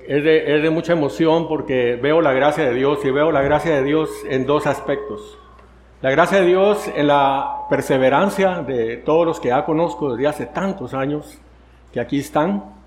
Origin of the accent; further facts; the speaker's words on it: Guatemala; moved away; also born or lived in Costa Rica; Yo soy de Guatemala, nací allá hace algunos añitos, un poquito más que Pastor Hamilton.